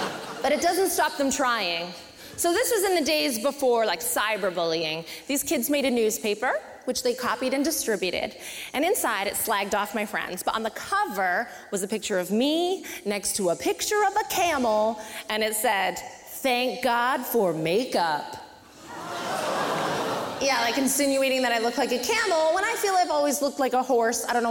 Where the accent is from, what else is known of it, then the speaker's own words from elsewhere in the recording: Sarnia, Ontario, Canada; So in year two, growing up in Sarnia, you had to write your academic goals for the year.